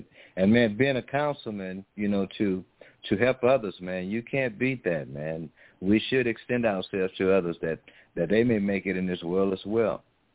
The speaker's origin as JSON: {"language": "English", "town": "Lake Charles", "region": "Louisiana", "country": "United States", "tie": "born or raised there", "also_born_or_lived": "Kinder", "said": "And I'm actually from Lake Charles, not Lafayette. And I've been a resident here all my life. You know, I was born in Kinder, but then we moved here to Lake Charles, and I've been here ever since."}